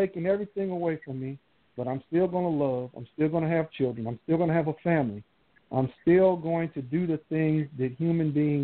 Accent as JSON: {"language": "English", "town": "Chicago", "region": "Illinois", "country": "United States", "tie": "born or raised there", "said": "Listen, I grew up in Chicago"}